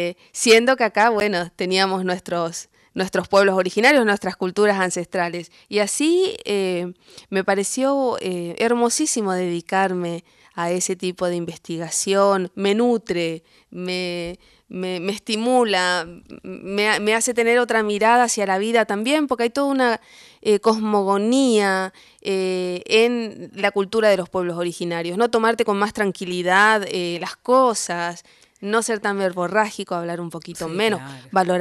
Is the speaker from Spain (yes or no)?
no; Chaco, Argentina; also born or lived in Clorinda; En el Chaco, exactamente, sí.